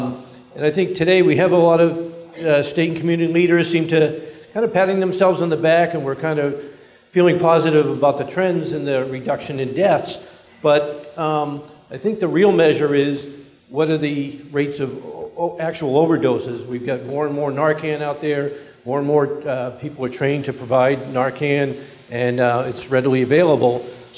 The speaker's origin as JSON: {"language": "English", "town": "New London", "region": "New Hampshire", "country": "United States", "said": "from New London, and I'm a longtime responder, first responder in the fire and EMS community over 40 years"}